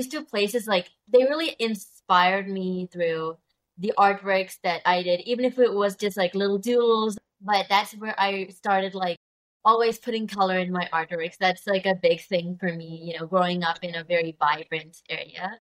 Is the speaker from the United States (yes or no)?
no; Kerala, India; growing up in India, I cherish both like the Kochi and Palakkad, you know, backgrounds, because my mom was from Kochi, dad was from Palakkad.